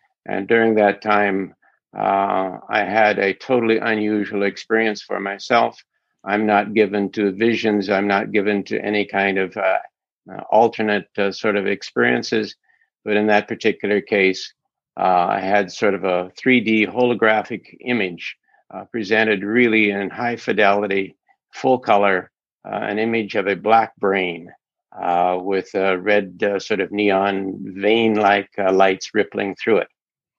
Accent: Midwest, United States; also born or lived in Asia; I grew up in the American Midwest with a fundamentalist family, completely rebelled against that. Went to Asia, studied Asian philosophies for 4 or 5 years in the late 60s and early 70s.

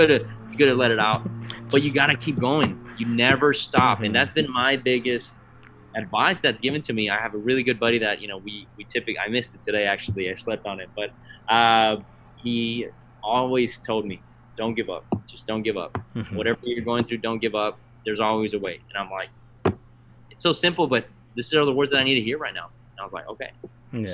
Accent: Texas, United States; Texas, I came back to my roots, but I'm not from Austin. I'm from the Valley. Once again, I lived in San Antonio for a bit, but you know, we're Austin and San Antonio, two worlds apart.

